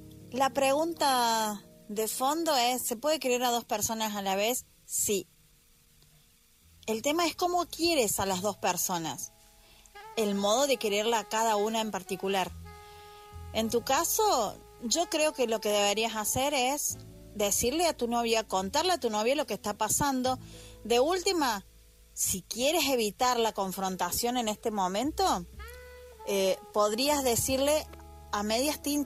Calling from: Argentina; desde Argentina.

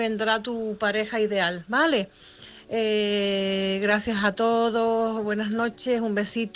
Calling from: Canary Islands, Spain; de Tenerife.

